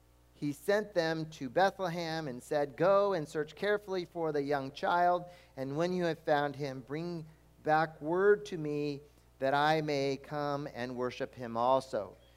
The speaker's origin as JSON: {"language": "English", "country": "Brazil", "tie": "born or raised there", "lives_now": "United States", "said": "Now, when I was growing up in Brazil, this gave me access to many star formations that you don't see here in the north."}